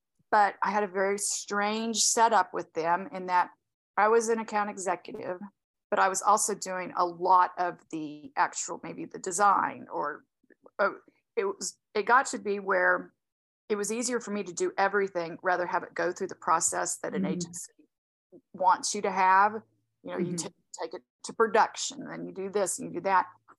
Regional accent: Kansas, United States; Well, I was raised in Kansas and graduated from Kansas State in 1985.

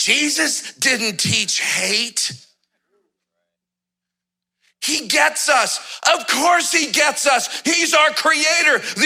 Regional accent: Nashville, Tennessee, United States; I'm from Nashville, that's what we say, wallow.

